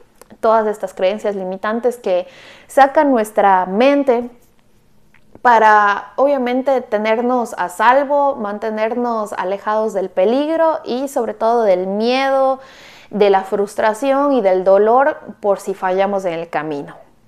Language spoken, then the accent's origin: Spanish; Ecuador; now in Canada; regresé a Ecuador, que es el país de donde soy